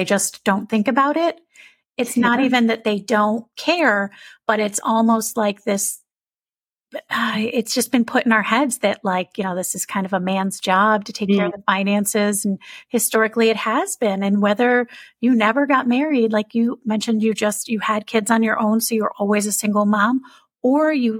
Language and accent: English; New Jersey, United States; I'm from New Jersey. Nancy's currently in New Jersey, so I love that right off the bat.